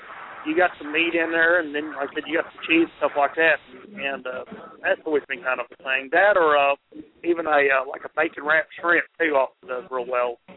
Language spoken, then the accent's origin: English; New Mexico, United States; I'm originally from New Mexico, and so green chili is a huge thing out where I come from.